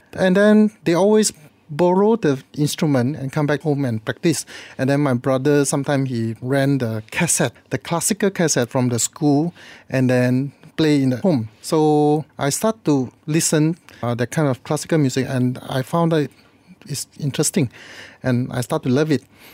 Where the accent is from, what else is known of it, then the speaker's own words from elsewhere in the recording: Malacca, Malaysia; Yeah, actually, I was from Malacca. And in that time, especially in Malacca, not very popular in the classical music.